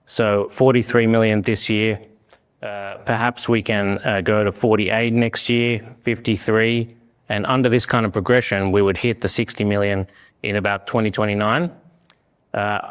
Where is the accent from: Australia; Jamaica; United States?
Australia; born there; moved away as an adult; I was born in Australia and I got a Japanese mother. I got a law degree and a finance degree and I moved to Japan in 2007, splitting half my time between Osaka and Kyoto.